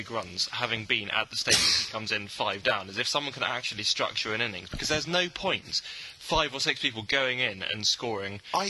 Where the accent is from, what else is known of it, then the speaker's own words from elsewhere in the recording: England, United Kingdom; I mean, this seems, as an Englishman, this is the wrong thing to say